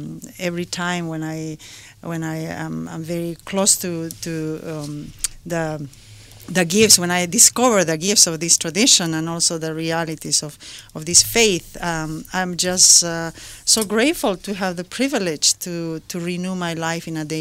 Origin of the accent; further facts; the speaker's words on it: Peru; moved away as an adult; as I said. I'm from Peru. I've been here since 1984. At that time, I was a young adult